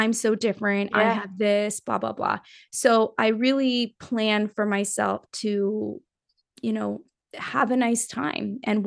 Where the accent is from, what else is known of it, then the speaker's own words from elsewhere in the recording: Nepal; I'm from Nepal. So in October, it all started already.